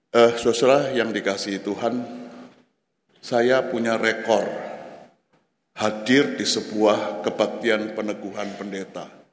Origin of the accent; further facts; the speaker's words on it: Java, Indonesia; accent: Javanese; kok logatnya masih Jawa banget. Saya merawat dan memelihara logat saya supaya tidak terkontaminasi jadi Jakarta. Jadi saya tetap pakai bahasa Jawa